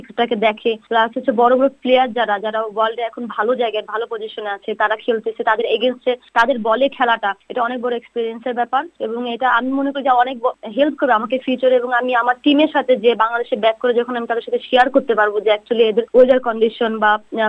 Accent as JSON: {"language": "Bangla", "country": "Bangladesh", "said": "আসলে বাঙালি, আমরা বাঙালি যখনই দেশের বাইরে যাই তখন আমাদের সাথে এমন এমন অনেক কিছু ঘটে"}